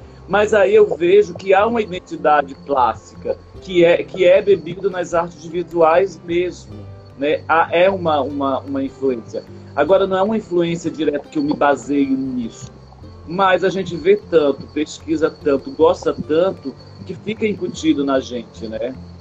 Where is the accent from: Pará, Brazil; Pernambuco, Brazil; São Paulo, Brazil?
Pernambuco, Brazil; Recife; also born or lived in Garanhuns; Eu sou de Recife, mas morei muitos anos em Garanhuns.